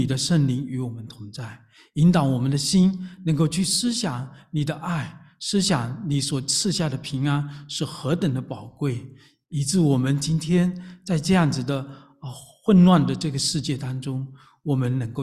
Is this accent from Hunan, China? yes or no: no; Fuqing, Fujian, China; 不知道我们中间有没有福清来的，福清有一个叫石竹山啊，石竹山有很多的台阶的，我从小我妈妈就带着我去一个台阶一个台阶一个台阶的跪上去